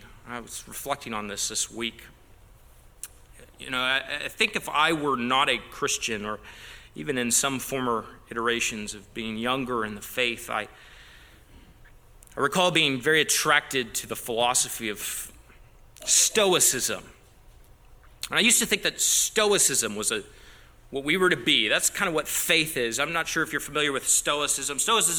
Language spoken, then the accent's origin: English; Canada; permit me a Canadian sports analogy since I am Canadian